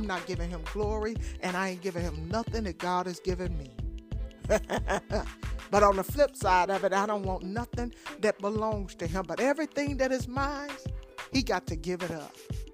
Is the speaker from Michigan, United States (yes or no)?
yes; Detroit, Michigan, United States; And from where I'm from Detroit, Michigan, and we mostly live in houses, not apartments, in houses.